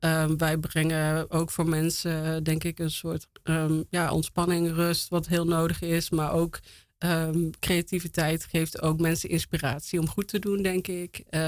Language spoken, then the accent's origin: Dutch; Uden, North Brabant, Netherlands; Ik ben opgegroeid in Uden.